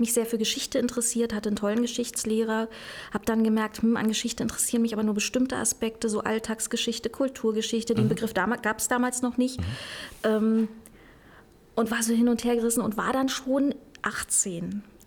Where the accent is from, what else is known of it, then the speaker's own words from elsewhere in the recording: Angermünde, Brandenburg, Germany; Und aufgewachsen bin ich in Angermünde.